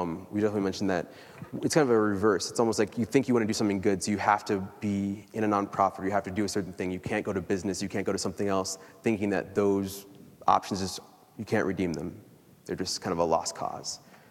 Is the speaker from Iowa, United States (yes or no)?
yes; Iowa, United States; I was raised in Iowa. I went to a small Catholic school, only 36 students in my graduating class. And I was the only black student in the 7th through 12th grades.